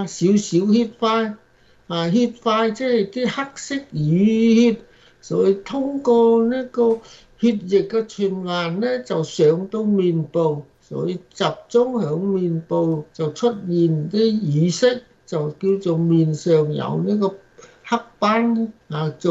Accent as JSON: {"language": "Cantonese", "country": "China", "said": "其實我哋中國人好多人都知道"}